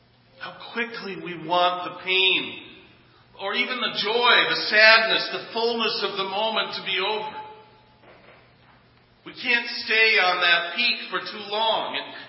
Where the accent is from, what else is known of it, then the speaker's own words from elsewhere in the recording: Bayside, Wisconsin, United States; Now, I grew up in Bayside, not far from the shores of Lake Michigan, as most of you know, and I can remember a time or two having breakfast on the beach.